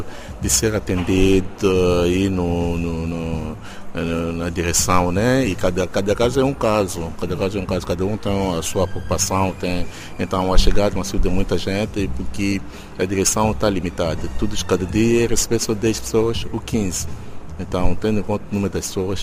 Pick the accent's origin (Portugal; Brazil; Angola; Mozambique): Angola; moved away; E na minha terra, que é Angola, né, vivia tanto um pouco bem, mas achei bom de sair